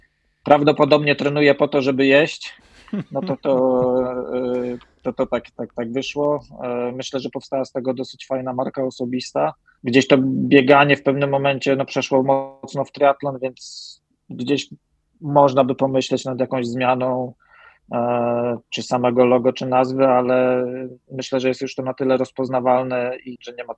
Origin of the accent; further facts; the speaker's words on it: Poznań, Greater Poland Voivodeship, Poland; also born or lived in Warsaw; Poznań jest moim rodzinnym miastem, czy ja już się urodziłem w Warszawie, ale większość rodziny jest z Poznania.